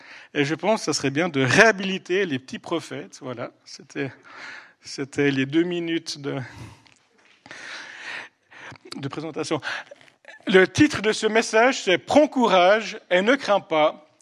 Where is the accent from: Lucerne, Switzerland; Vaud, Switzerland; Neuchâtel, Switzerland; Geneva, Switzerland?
Vaud, Switzerland; Donc, je fais des allers-retours entre Yverdon et Genève. Donc, je suis plutôt issu du Nord-Vaudois.